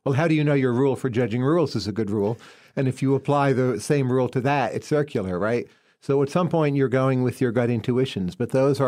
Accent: New Jersey, United States; Northern New Jersey, correct.

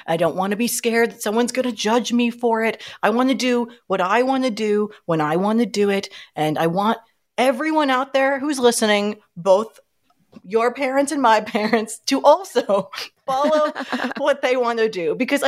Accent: New York, United States; because I was someone growing up in New York thinking it was god awful.

